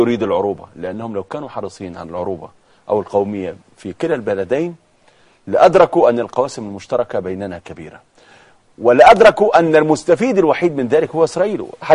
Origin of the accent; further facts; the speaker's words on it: Egypt; أنا كمواطن مصري ومواطن عربي